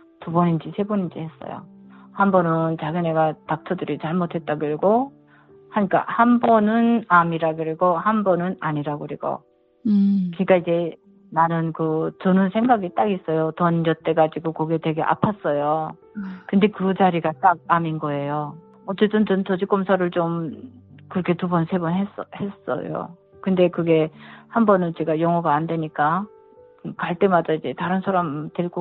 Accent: North Korea; now in United States; 그래서 저는 이제 미국에서 그래도 내 부모, 형제, 내 고향을 위해서 뭔가 할수 있지 않을까.

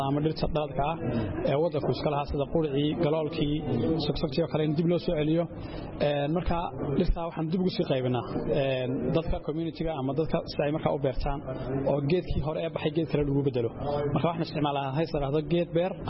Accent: Somaliland, Somalia; waxaan ka socdaa Somaliland

